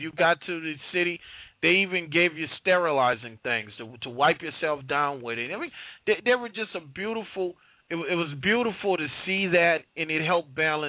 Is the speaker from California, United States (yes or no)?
no; New Orleans, Louisiana, United States; Yeah, well, yeah, I'm from the Lower Ninth.